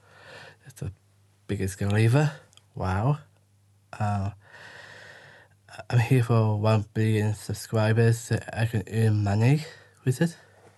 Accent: New Zealand; I am a New Zealander as I represent my country as a power swimmer.

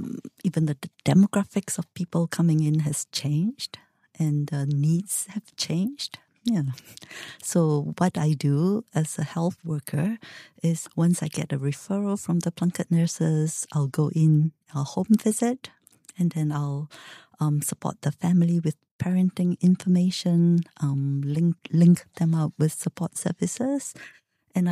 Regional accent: Malaysia; moved away as an adult; now in Japan; Yes, so I'm Malaysian.

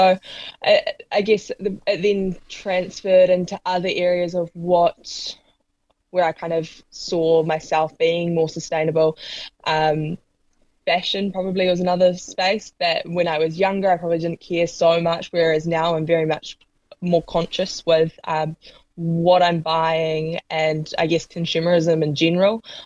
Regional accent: Hawke's Bay, New Zealand; also born or lived in Otago; now in Christchurch, New Zealand; I grew up in Hawke's Bay, so in the North Island, and then moved to Otago for university, and then slowly making my way back north, with Christchurch home for now.

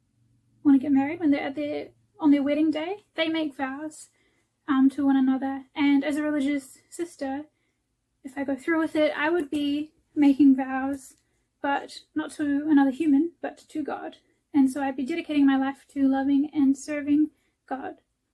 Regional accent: Wellington, New Zealand; I am 23 from Wellington, New Zealand.

